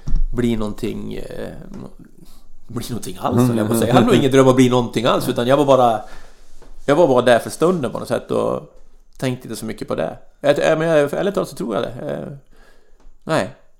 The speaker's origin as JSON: {"language": "Swedish", "town": "Borlänge", "region": "Dalarna County", "country": "Sweden", "tie": "born or raised there", "said": "Sen så i och för sig växte jag upp vid en bandy, men det var jättekort. Bandy var ju jätteliten i Borlänge."}